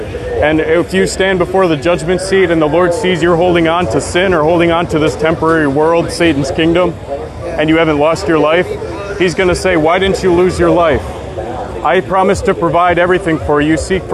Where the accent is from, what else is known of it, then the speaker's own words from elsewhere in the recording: Wisconsin, United States; I'm actually from Wisconsin. I'm actually a traveling preacher now with my brothers and sisters.